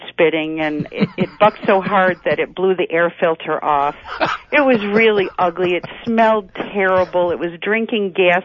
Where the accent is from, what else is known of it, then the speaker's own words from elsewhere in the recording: Syracuse, New York, United States; I'm from Syracuse.